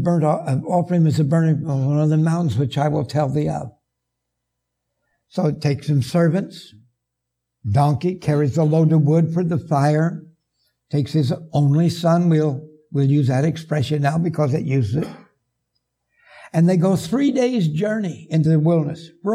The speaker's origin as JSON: {"language": "English", "region": "West Coast", "country": "United States", "said": "I'm from the West Coast. I'm familiar with the Rockies and the Sierras."}